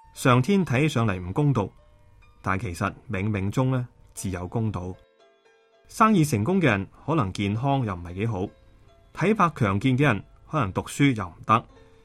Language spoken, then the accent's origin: Chinese; Hong Kong; 我们香港人并不快乐